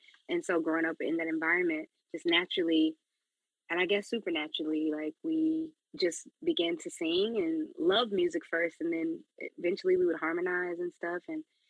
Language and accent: English; Memphis, Tennessee, United States; We're from Memphis, born and raised, though we do spend time in other places